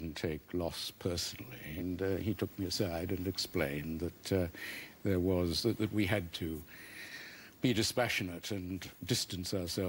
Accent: Eastwood, New South Wales, Australia; He was my idol as a boy growing up in Eastwood.

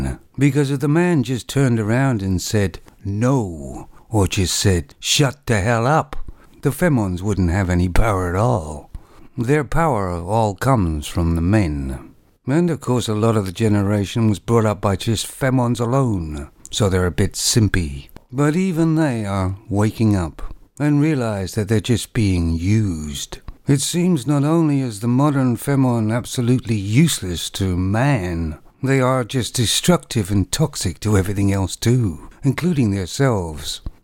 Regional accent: Canada; Now, as you know, I'm Canadian.

